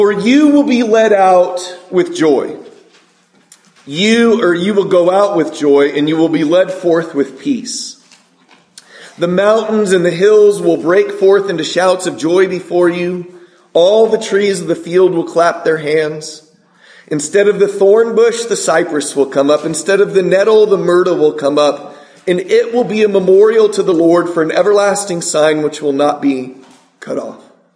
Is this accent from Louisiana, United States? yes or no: no; California, United States; There's none in Minnesota really either, but I grew up in California.